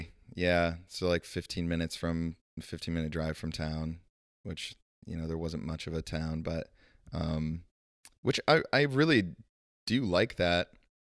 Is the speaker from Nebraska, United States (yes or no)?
no; Owosso, Michigan, United States; I grew up in Michigan, a little town called Owosso, right between Flint and Lansing.